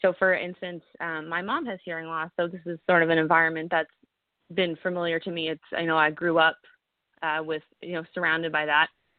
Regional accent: New Brunswick, Canada; I'm originally from New Brunswick, so I'm here for a little bit.

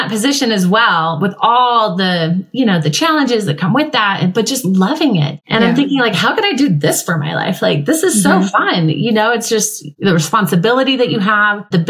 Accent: Colorado, United States; I grew up in Colorado, went to a very racially mixed high school.

